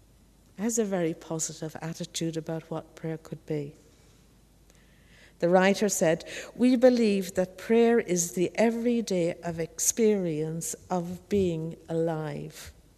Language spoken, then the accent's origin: English; Ireland; And I think as an Irish person, listening to the ancestors is really sings to me.